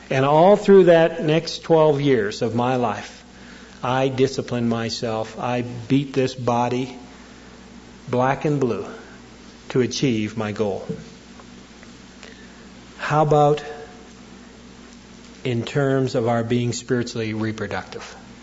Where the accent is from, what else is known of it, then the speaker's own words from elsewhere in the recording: Canada; When I decided to be a professional hockey player, I grew up in Canada.